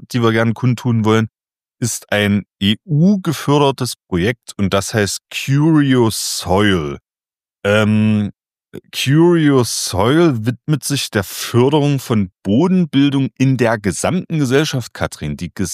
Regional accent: Germany; Und jetzt zeige ich dir aber, wo ich herkomme. Und zwar die schöne Dümener Heide. Es geht hier jetzt um eine Region tatsächlich, um eine Landschaft.

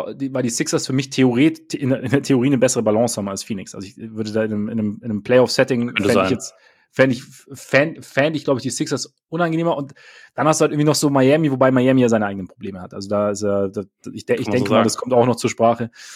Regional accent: Bavaria, Germany; Ich bin hier im Umland aufgewachsen.

